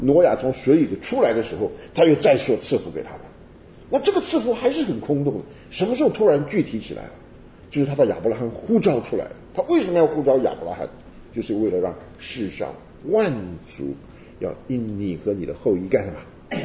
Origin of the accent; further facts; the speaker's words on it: China; 只是因为我们中国人讲这个福啊讲惯了